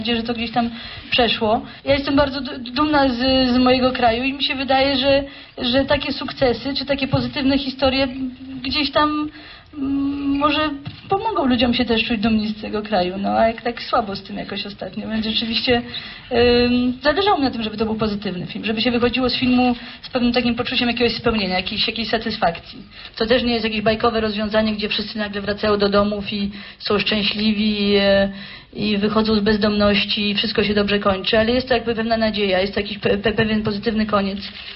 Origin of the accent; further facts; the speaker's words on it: France; Ja się wychowałam we Francji.